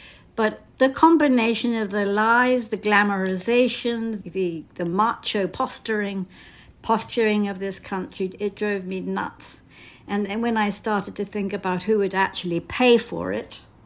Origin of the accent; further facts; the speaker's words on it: United Kingdom; also born or lived in United States; as you can hear, I'm British, I'm not American, but I did spend some of my teenage years in the States, and I was in Berkeley High School, public high school